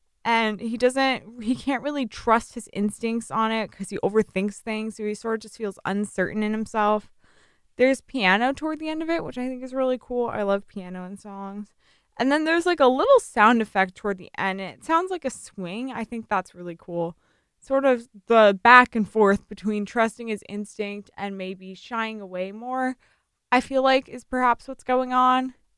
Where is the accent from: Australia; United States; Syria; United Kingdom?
United States; Virginia; I'm from Northern Virginia, so D.C. region, and there's also a reference to the Northern Virginia region